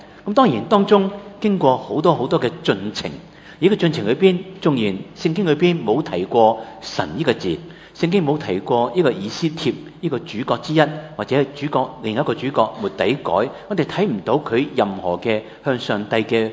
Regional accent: Hong Kong; 所以變咗我哋香港人好心急

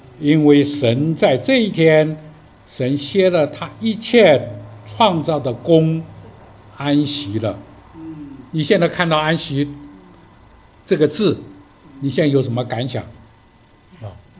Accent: China; 我们中国人最讲究的是什么？团圆。

